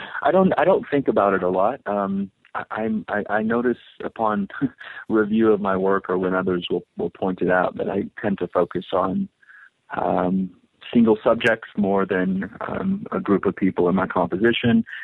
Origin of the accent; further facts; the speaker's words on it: Texas, United States; I grew up in Texas